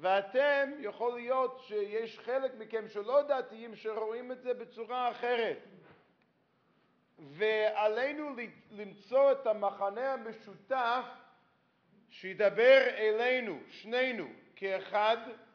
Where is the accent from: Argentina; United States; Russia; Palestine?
United States; ואני אדם דתי וגדלתי דתי בתוך עולם משפחה דתית, דרך אגב, בארצות הברית, אני לא יודע אם שמתם לב, אבל אני אמריקאי במקור, אבל אם אנחנו מדברים עליי כאדם דתי, שנולדתי דתי ושבאתי מבית דתי